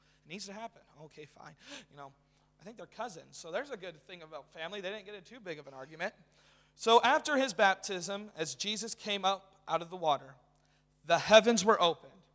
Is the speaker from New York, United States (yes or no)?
no; Tonasket, Washington, United States; As Jordan said, I am from Tenasket, Washington.